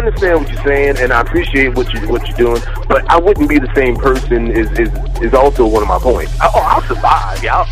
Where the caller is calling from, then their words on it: New Jersey, United States; I'm calling from New Jersey.